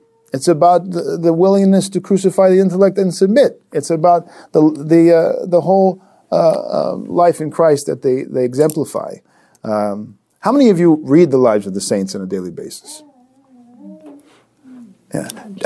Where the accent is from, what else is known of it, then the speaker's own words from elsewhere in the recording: California, United States; I grew up in America, Northern California, a number of years as a child.